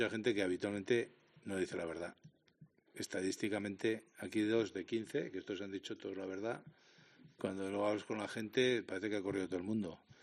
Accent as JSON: {"language": "Spanish", "town": "Pamplona", "region": "Navarre", "country": "Spain", "said": "Todos somos de Pamplona y tenemos que trabajar porque Pamplona vaya para arriba."}